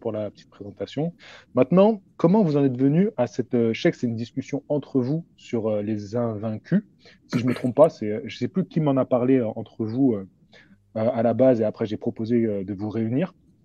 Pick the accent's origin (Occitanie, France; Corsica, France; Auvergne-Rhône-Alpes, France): Auvergne-Rhône-Alpes, France; Lyon; Bah, je suis lyonnais à la base, moi.